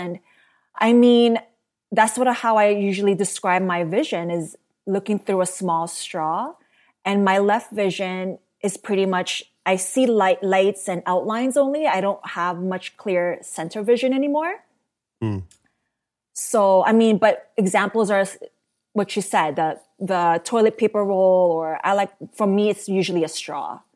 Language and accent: English; Toronto, Ontario, Canada; I am from Toronto.